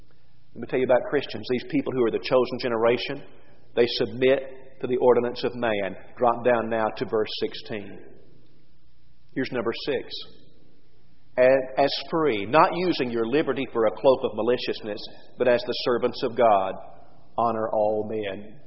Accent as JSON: {"language": "English", "country": "United States", "said": "I enjoy the privilege of being an American. I love being an American, and being an American has attached to it so many different blessings."}